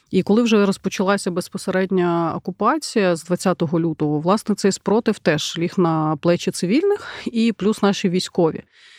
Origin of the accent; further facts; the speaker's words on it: Yalta, Crimea, Ukraine; я сама родом з Ялти.